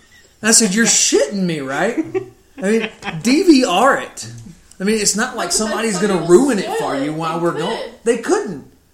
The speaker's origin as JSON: {"language": "English", "region": "Mississippi", "country": "United States", "said": "I don't really follow sports, but I'm from Mississippi. So up until last night, you know, both of the Mississippi teams were undefeated all the way into the season."}